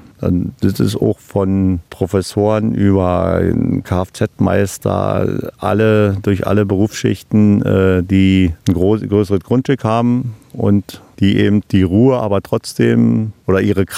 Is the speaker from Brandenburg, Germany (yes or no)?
yes; Falkensee, Brandenburg, Germany; wo ich herkomme aus Falkensee, da wo die Schafe stehen